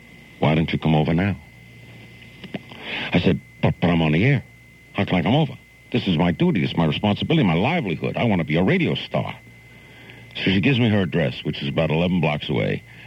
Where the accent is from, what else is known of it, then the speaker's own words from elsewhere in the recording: Brooklyn, New York, United States; I'm a kid from Brooklyn. What girl ever called a kid from Brooklyn?